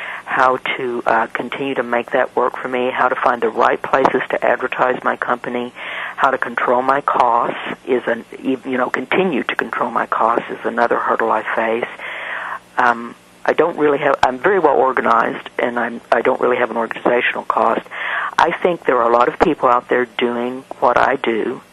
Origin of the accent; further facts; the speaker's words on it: Missouri, United States; because I'm from Missouri and you have to show me